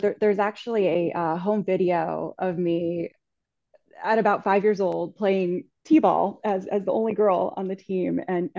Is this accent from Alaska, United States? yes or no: no; Fairfield, Connecticut, United States; so I grew up in Fairfield, Connecticut, back in the 90s.